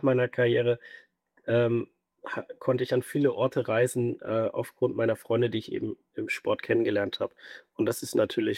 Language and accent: German; Kassel, Hesse, Germany; also ich komme ursprünglich aus Kassel